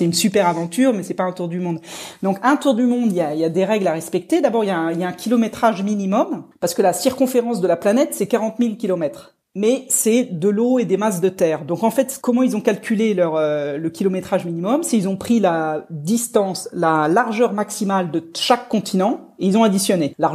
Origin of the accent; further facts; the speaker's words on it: Rouen, Normandy, France; born there; quand je suis passé par Rouen, ma ville natale